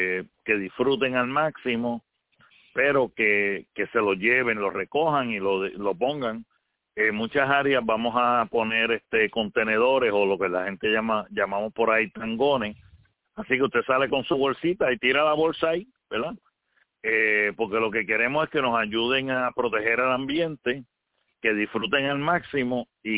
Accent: Puerto Rico; Somos familias puertorriqueñas sirviendo a otras familias del mundo.

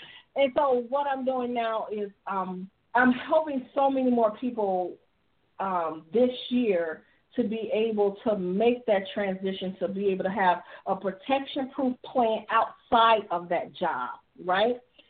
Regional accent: Chicago, Illinois, United States; I am from Chicago, Illinois, where I come from a place of, I don't know, dysfunction

